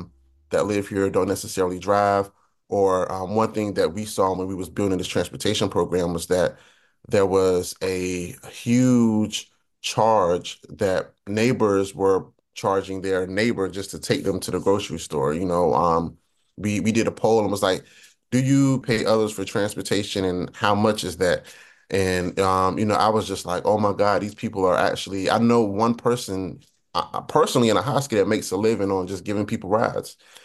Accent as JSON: {"language": "English", "town": "Ahoskie", "region": "North Carolina", "country": "United States", "said": "No, I'm from Ahoskie. If you haven't heard of it, let me tell you about it."}